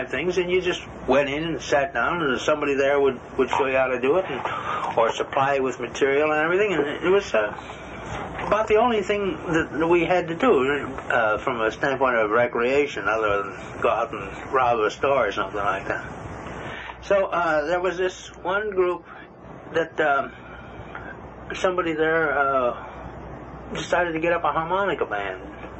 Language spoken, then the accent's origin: English; Chicago, Illinois, United States; I'm from Chicago, and Chicago has a great park system.